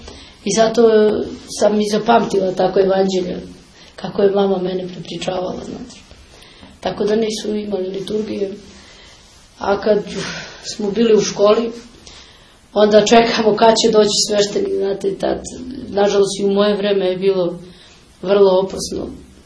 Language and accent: Serbian; Kruševo, Pelagonia, North Macedonia; Pa ja sam iz Makedonije, iz Kruševa, jedno selo Pusta Reka se zove, 14 km od Kruševa. Rođena sam tamo 1966. godine.